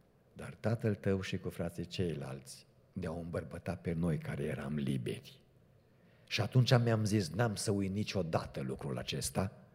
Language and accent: Romanian; Cluj-Napoca, Cluj County, Romania; Predicam cuvântul Domnului în Cluj, în biserica în care am crescut, în Mănășturi